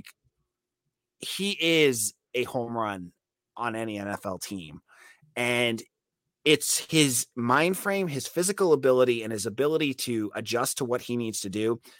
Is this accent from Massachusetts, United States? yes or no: yes; Massachusetts, United States; Yeah, I mean, I'm also from Massachusetts